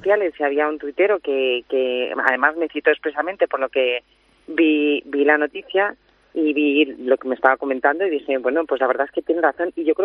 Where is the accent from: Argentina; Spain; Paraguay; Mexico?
Spain; Madrid, Community of Madrid; yo me alegro como madrileña